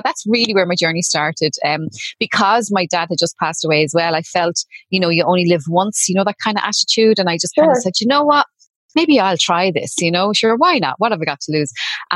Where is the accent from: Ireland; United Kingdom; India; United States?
Ireland; Obviously, I'm Irish.